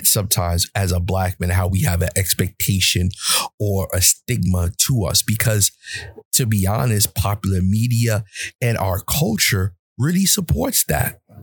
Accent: New York, United States; Now, I'm a New Yorker. And if you know anything about New Yorkers, we have this very aggressive way of doing things.

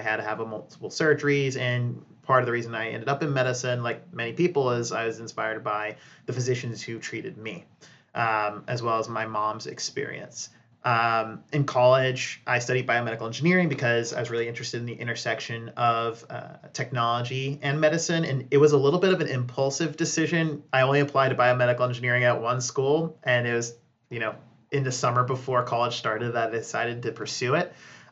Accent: Worcester, Massachusetts, United States; So I was born and raised in Worcester, Mass. Always had eclectic tastes growing up, which you'll see plays into my career trajectory as well.

